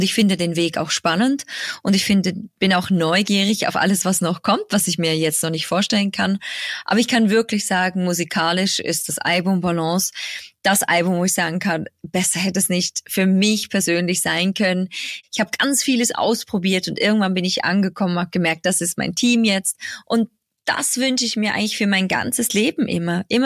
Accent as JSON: {"language": "German", "country": "Switzerland", "said": "Das ist schon so meine Schweiz, meine Heimat"}